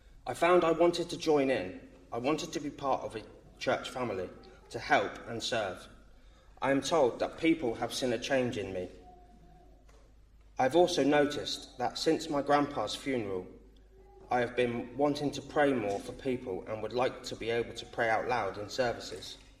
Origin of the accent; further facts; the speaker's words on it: Torbay, South West England, United Kingdom; born there; I will be 34 next month. I was born in 1990 in Torbay.